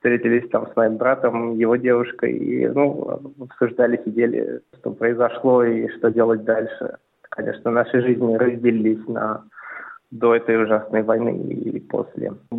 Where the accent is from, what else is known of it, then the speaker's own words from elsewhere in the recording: Moscow, Russia; я из Москвы, я русский и я против этой войны. Хоть имя у меня и армянское, происхождение я довольно смешанного, у меня и русские корни, и армянские, татарские